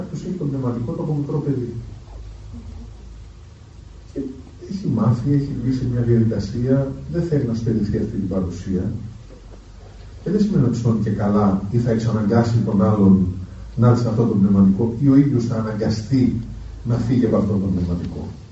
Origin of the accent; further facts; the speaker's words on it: Athens, Attica, Greece; σχεδόν κάθε Σαββατοκύριακο όταν ήμουν παιδί, από την Αθήνα στη Χαλκίδα, και μετά όλο το καλοκαίρι ήμουν εκεί